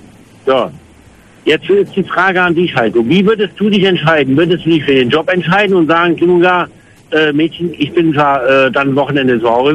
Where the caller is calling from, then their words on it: Koblenz, Rhineland-Palatinate, Germany; Ich bin aus Koblenz